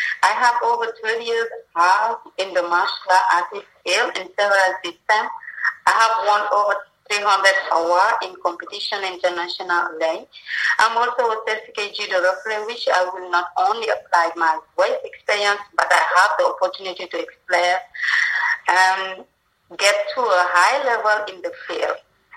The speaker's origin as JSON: {"language": "English", "region": "New Jersey", "country": "United States", "said": "Yes, I'm calling from New Jersey. Right here, I'm in the United States. I'm from New Jersey."}